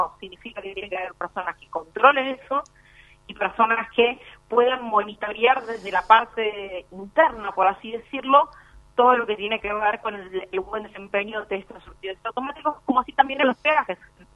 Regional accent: Argentina; no es que tarde en llegar porque somos argentinos, somos Latinoamérica

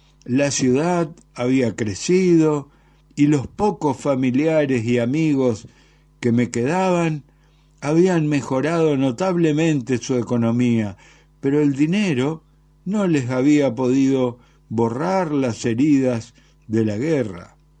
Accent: Mostar, Federation of Bosnia and Herzegovina, Bosnia & Herzegovina; moved away as an adult; now in Argentina; Yo nací en Mostar, en Yugoslavia. Allí me crié siendo un niño muy feliz, y cuando solo tenía 20 años

